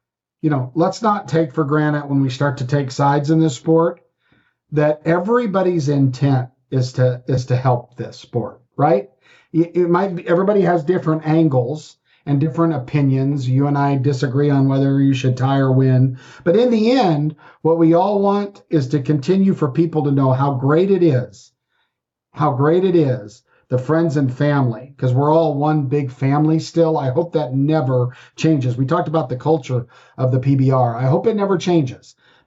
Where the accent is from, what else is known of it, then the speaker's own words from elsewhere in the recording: Texas, United States; now in Utah, United States; I'm a Texan. I'm also a Utahn now, but I'm a Texan by heart.